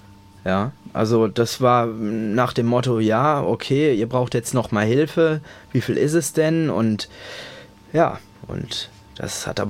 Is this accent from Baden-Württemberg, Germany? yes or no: yes; Walldorf, Baden-Württemberg, Germany; nicht zuletzt kommen wir beide aus Walldorf, was ja nun auch ein Zufall irgendwo ist.